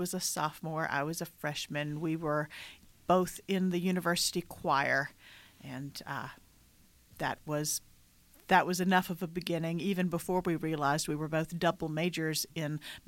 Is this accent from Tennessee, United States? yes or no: yes; Tennessee, United States; also born or lived in Huntsville, Alabama; I was born in Huntsville, Alabama, because my parents were working in the space program in the 1960s in Huntsville, Alabama. They are both from Mississippi, so there was a minor transplant to Huntsville and then to rural Tennessee.